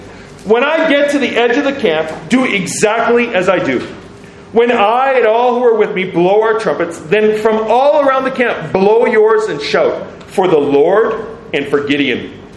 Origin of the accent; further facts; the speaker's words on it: Canada; I'm Canadian.